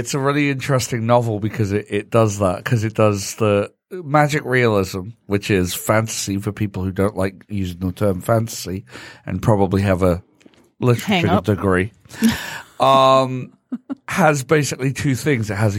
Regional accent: United Kingdom; Hey, as a British person, I fully appreciate the use of peas in everything.

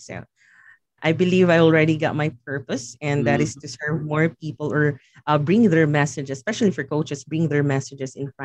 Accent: Philippines; So, for example, in my case, I'm from the Philippines, and I'm targeting coaches in the U.S.

